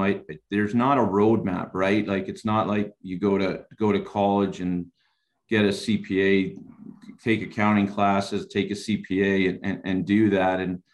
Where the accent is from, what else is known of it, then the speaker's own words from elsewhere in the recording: New York, United States; I grew up in Rockland County, New York, loving the Rangers, but we had the Islanders and the Devils